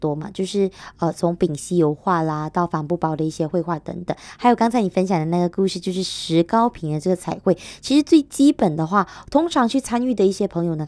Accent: Kuching, Sarawak, Malaysia; 我们古晋人啦，我们就说我们古晋人就好了

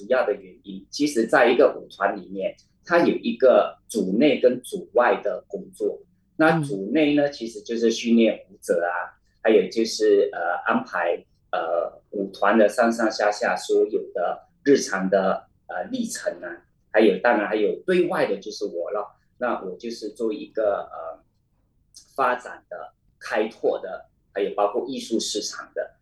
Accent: Johor Bahru, Johor, Malaysia; moved away as an adult; 我自己本身呢，那我是新山人，所以那我在中学毕业之后，我就拿了奖学金到香港演艺学院读现代舞蹈专科

